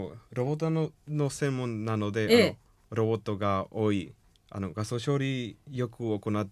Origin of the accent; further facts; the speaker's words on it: Panama; Japanese is a second language; now in Japan; パナマの出身です。